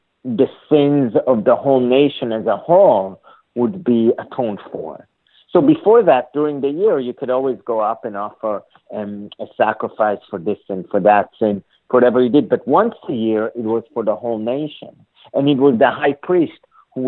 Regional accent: Israel; English is a second language; growing up in Israel, in Hebrew

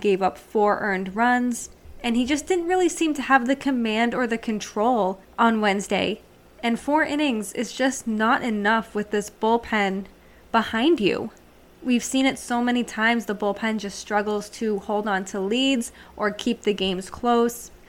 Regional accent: Boston, Massachusetts, United States; I grew up in the Boston area, born and raised

